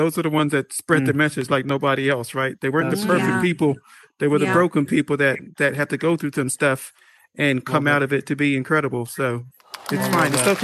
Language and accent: English; Bronx, New York, United States; because we're both from the Bronx.